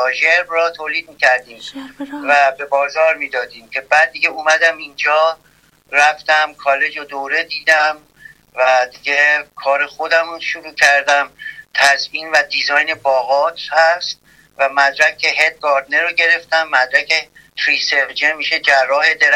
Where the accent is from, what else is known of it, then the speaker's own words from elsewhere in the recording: Iran; رو همین اصل انقدر عاشق ایران و وطنم هستم